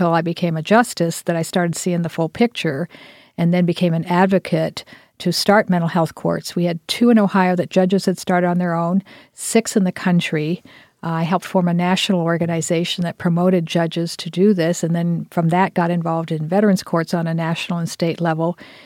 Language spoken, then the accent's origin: English; Thailand; moved away as an adult; now in United States; when I grew up in Thailand as a missionary kid and lived there for my first 18 years